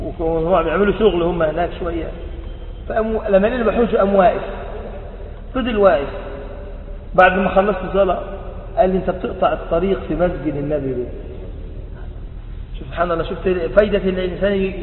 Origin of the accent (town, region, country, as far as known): Egypt